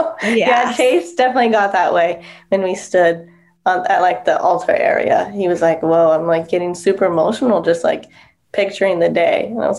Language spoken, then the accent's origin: English; California, United States; born or raised there